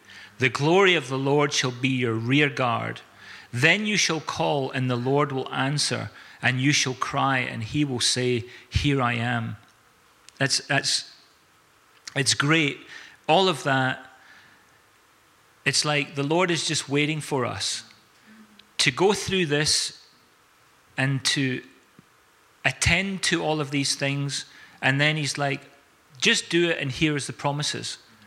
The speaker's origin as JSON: {"language": "English", "country": "South Africa", "tie": "born or raised there", "said": "growing up in South Africa, we often seen the traditional way that oxen were yoked up together to do work."}